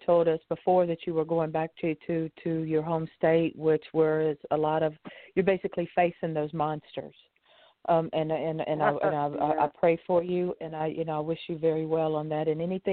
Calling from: Lighthouse Point, Florida, United States; I'm calling in from Lighthouse Point, Florida.

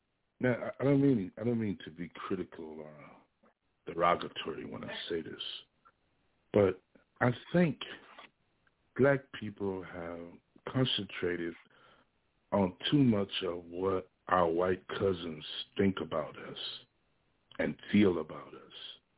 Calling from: Little Rock, Arkansas, United States; from Little Rock, Arkansas.

